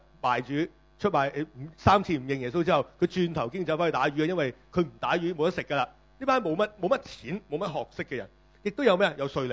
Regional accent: China

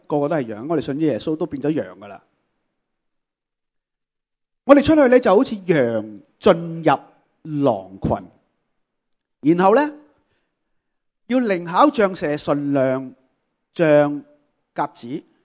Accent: Guangdong, China; 如果我哋喺同呢广东人或者我哋中国人去讲天国近了

